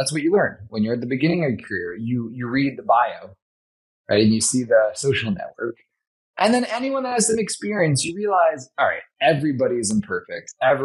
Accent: Los Angeles, California, United States; And I grew up getting driven around Los Angeles by him

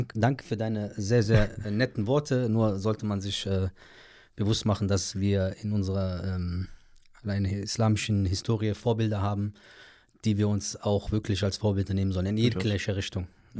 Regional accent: Morocco; Wir sind aus dem Norden Marokkos. Wir sind seit Generationen Bauernfamilie.

